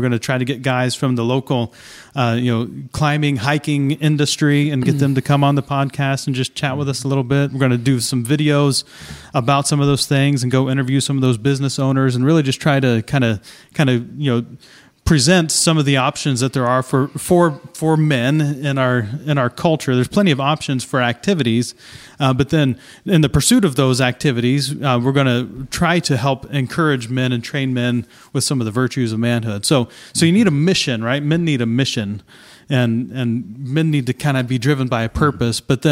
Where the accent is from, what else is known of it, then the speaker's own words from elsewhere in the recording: Ohio, United States; where I grew up in Ohio, you know, there's an opioid epidemic